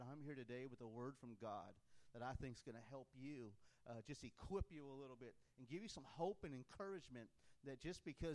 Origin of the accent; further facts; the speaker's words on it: California, United States; now in Georgia, United States; We love living by the ocean because we are from California.